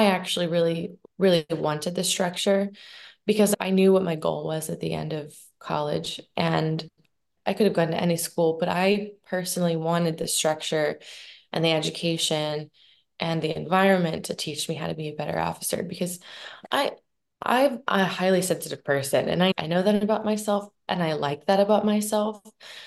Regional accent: Maryland, United States; I think growing up in Southern Maryland, I was surrounded by a lot of military influence.

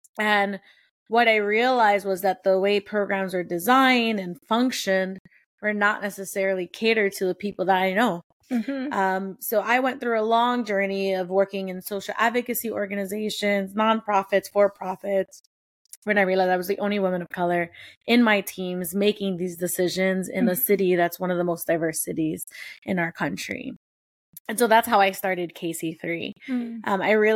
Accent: New York City, New York, United States; So I'm a native New Yorker. Like, I'm born and raised in New York. I'm going to probably die here.

